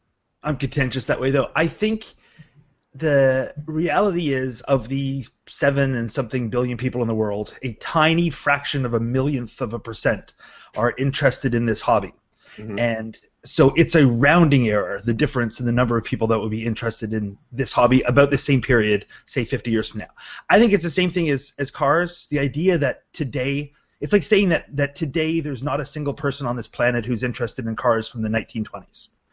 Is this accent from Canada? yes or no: yes; Canada; But I'm a Canadian, so I don't really give a crap that it's made in the U.S.